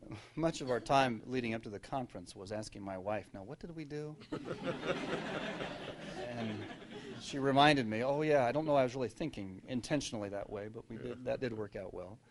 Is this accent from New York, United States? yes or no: no; Colorado, United States; also born or lived in New Hampshire; we took a trip to Colorado where I was from. We were living in New Hampshire. I grew up in Colorado.